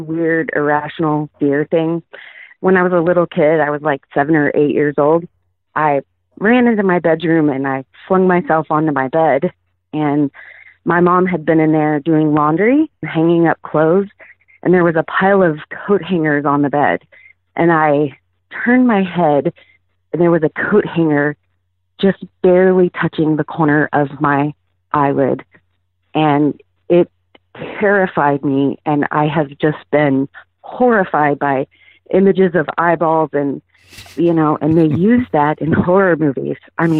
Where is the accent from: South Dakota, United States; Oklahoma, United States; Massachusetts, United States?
Oklahoma, United States; now in Denver, United States; So I just first wanted to say I'm from Oklahoma, and you were the first atheist podcaster I ever heard.